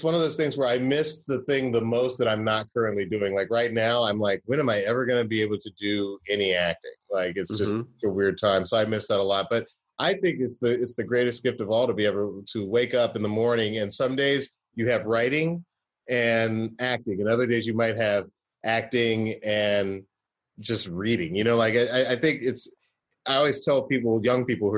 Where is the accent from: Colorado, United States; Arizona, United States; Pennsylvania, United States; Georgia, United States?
Georgia, United States; Atlanta; he knew that I was from Atlanta and that I had a great interest in music